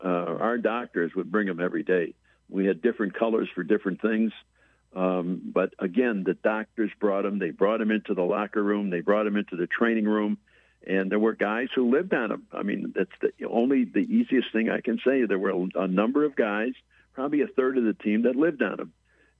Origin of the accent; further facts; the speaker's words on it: Chicago, Illinois, United States; When I was growing up in Chicago, it seems strange, but Mickey Mantle was the iconic legend in baseball while he was a player.